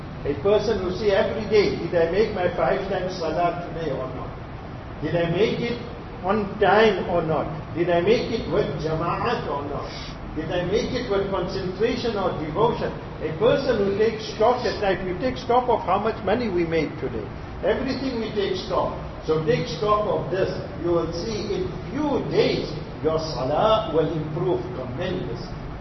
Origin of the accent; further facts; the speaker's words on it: South Africa; accent: South African; My accent is different, South African accent, you have Malaysian accent.